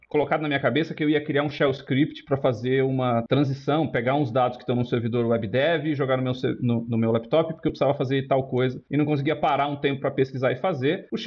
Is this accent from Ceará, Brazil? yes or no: no; São Paulo, Brazil; algumas empresas do interior de São Paulo, onde eu cresci.